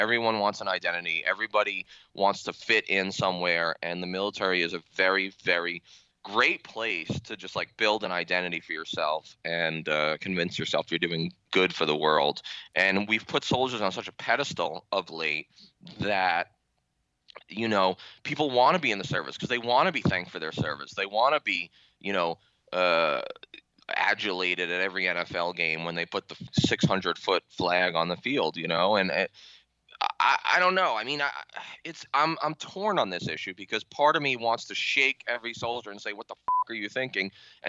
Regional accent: United States; I grew up in the American militarist patriarchy. You know, I was enamored by military service.

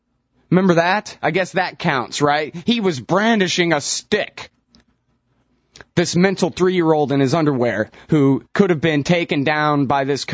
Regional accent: Austin, Texas, United States; I'm glad I'm not from Puntland. What a lucky kid I am, huh? Raised in Austin, Texas, not Puntland.

